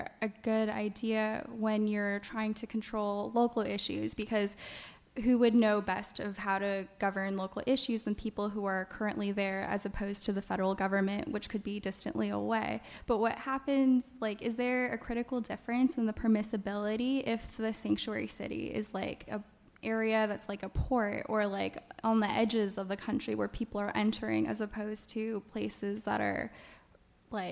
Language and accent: English; Sunnyvale, California, United States; I'm from Sunnyvale.